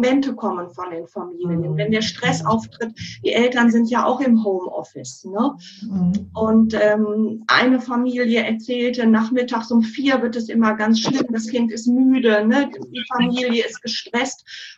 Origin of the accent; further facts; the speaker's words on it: North Rhine-Westphalia, Germany; Ich komme aus Nordrhein-Westfalen, zwischen Bonn und Köln.